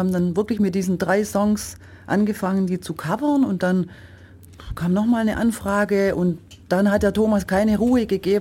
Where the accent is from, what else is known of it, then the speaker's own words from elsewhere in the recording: Langenau, Baden-Württemberg, Germany; born there; accent: Swabian; also born or lived in Saarbrücken / Düsseldorf / France; Ich bin in Langenau geboren, war dann aber schon viel in Deutschland unterwegs, also in Saarbrücken, in Düsseldorf, war dann auch ein paar Jahre in Frankreich. Aber der schwäbische Dialekt, seit ich natürlich wieder hier bin, in Ulm, Neu-Ulm, ja, das kommt sofort zurück.